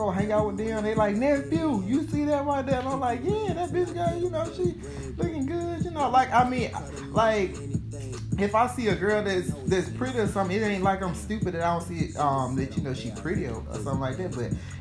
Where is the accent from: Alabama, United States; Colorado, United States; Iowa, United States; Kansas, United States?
Alabama, United States; Selma; now in Birmingham, United States; I just lived in New York a short time. But I'm from Selma. And then I moved up here in Birmingham in 2012.